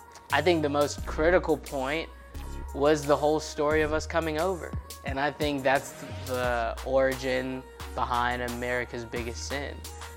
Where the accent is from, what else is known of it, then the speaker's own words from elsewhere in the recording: Virginia, United States; And I grew up in Virginia, so we were very close to the region and area that all this was happening.